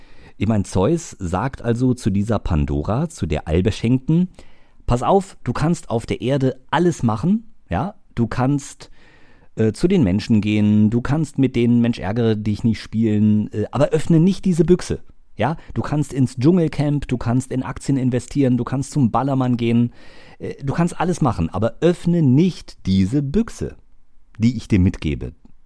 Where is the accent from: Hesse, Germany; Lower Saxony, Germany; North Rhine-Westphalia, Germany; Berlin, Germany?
Hesse, Germany; Taunusstein; da war ich so 7, 8 Jahre alt und stand da bei uns im Freibad in Taunusstein-Hahn am Kiosk